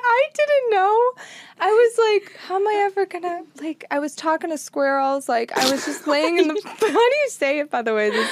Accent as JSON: {"language": "English", "town": "Boston", "region": "Massachusetts", "country": "United States", "said": "No, I'm from Boston, Massachusetts."}